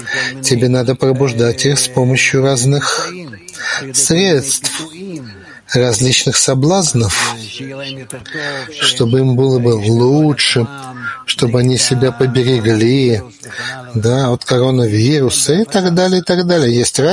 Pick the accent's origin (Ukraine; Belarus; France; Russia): Belarus; Я родился в Белоруссии, я там рос, я знаю эту страну